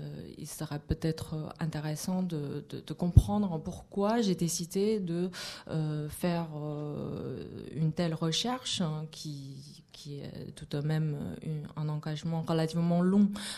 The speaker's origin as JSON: {"language": "French", "town": "Wuhan", "region": "Hubei", "country": "China", "tie": "born or raised there", "also_born_or_lived": "Beijing", "said": "d'abord dans une ville qui s'appelle Wuhan, qui est ma ville natale, et ensuite à Pékin."}